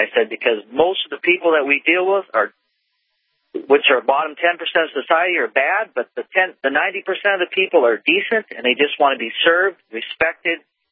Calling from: Washington, United States; I'm Washington State.

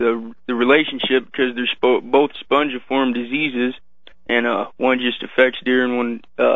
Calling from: Missouri, United States; Missouri.

